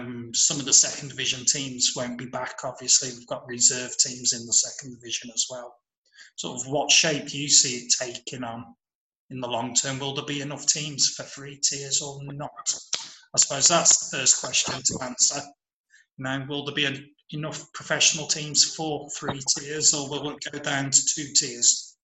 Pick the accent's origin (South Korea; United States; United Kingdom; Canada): United Kingdom; as a Brit